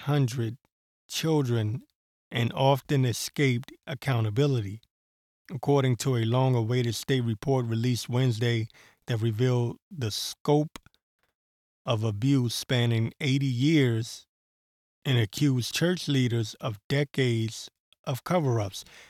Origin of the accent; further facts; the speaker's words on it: Washington, District of Columbia, United States; accent: Maryland; showing my Maryland accent